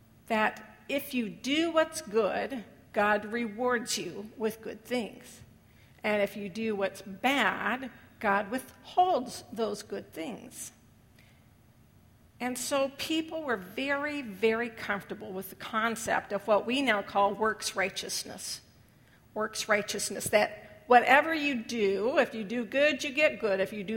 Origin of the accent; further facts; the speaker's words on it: California, United States; Now, when I was a kid growing up, now I grew up in California, and it's a lot of agriculture wherever you grow up in California, but I wasn't really connected with that kind of thinking.